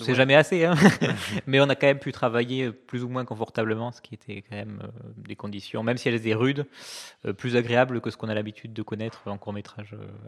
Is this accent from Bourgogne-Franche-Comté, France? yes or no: no; Cahors, Occitanie, France; born there; Oui, tout à fait, je suis né à Cahors et mes parents habitent non loin de Gourdon, donc j'étais en terrain connu.